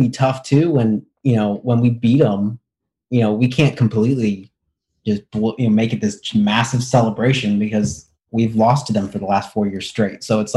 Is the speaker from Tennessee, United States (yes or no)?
no; Indiana, United States; I grew up in Indiana.